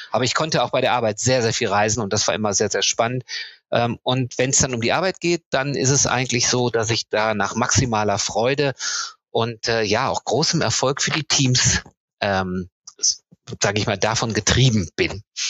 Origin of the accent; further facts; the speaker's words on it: North Rhine-Westphalia, Germany; Geboren und aufgewachsen bin ich in Ostwestfalen. Ich bin verheiratet, meine Frau ist Holländerin.